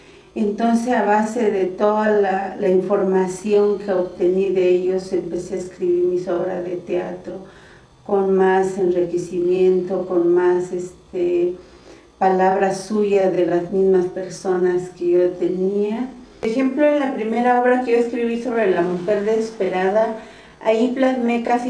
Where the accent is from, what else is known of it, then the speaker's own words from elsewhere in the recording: Zinacantán, Chiapas, Mexico; first language Tzotzil; Spanish is a second language; now in San Cristóbal de las Casas, Mexico; soy originaria de Sinacantán, hablo la lengua tzotzil y nací allí en ese pueblo, pero ya tiene más de 15 años que estoy viviendo aquí en San Cristóbal.